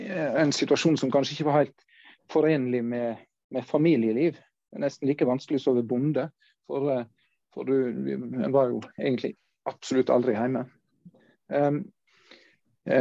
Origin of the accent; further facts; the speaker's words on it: Vestland, Norway; Jeg kommer opprinnelig fra Sunnfjord, og da hører det sikkert på dialekten.